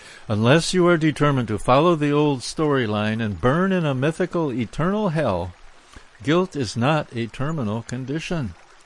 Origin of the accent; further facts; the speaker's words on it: Wisconsin, United States; I grew up in Wisconsin, spent most of my summers in the North Country, and never once realized it wasn't wilderness.